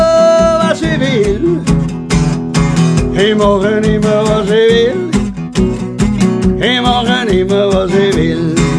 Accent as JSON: {"language": "German", "country": "Switzerland", "tie": "born there", "said": "Nein, geboren bin ich in der Schweiz. Ich wäre fast in Persien geboren. Meine Eltern sind zurückgereist mit dem Weltkrieg in die Schweiz und meine Mutter mich dort auf die Welt bringen."}